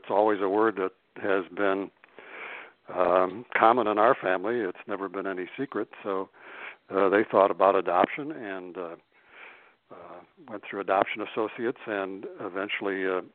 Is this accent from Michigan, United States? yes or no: yes; Detroit, Michigan, United States; born there; and I was born here in Detroit, and then she went back to the Upper Peninsula